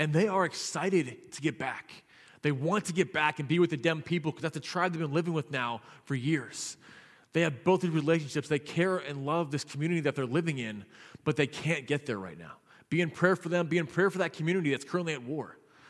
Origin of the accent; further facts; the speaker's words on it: Virginia, United States; And people from the church that I grew up in Virginia that I went to when I was there have been coming back together again and again and again.